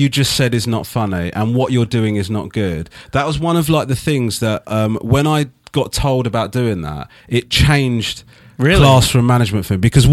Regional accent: Crawley, South East England, United Kingdom; born there; I was born in Crawley, actually, which is south of.

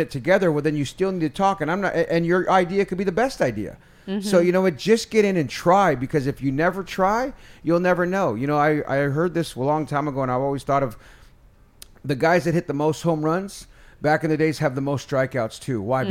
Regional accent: California, United States; now in Los Angeles, United States; I come from the Bay Area with a huge following. You know what I mean? Mm-hmm. It wasn't like I was just some dude that came to LA.

